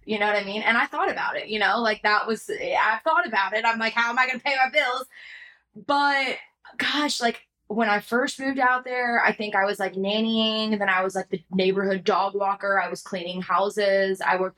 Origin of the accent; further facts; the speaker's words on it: North Carolina, United States; moved away as an adult; also born or lived in California; now in Nashville, United States; I was born in California, which a lot of people don't know that about me. I grew up in North Carolina, but my family moved from California to North Carolina when I was like 2 months.